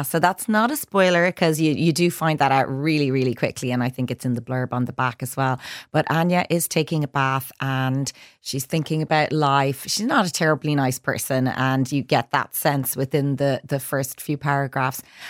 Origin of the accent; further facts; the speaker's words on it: Carrigaline, Munster, Ireland; growing up in Carrigaline, County Cork in the 80s.